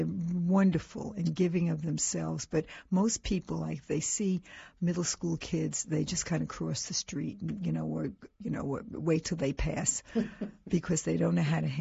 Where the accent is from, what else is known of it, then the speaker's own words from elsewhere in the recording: New York City, New York, United States; it used to be a big name when I grew up in New York City.